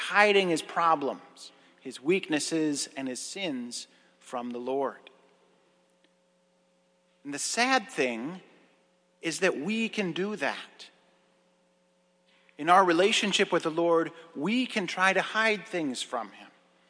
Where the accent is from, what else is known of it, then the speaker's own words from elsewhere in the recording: Maple Lake, Minnesota, United States; there was a big rainstorm in Maple Lake, my hometown, and it created some problems for my grandpa and grandma's house.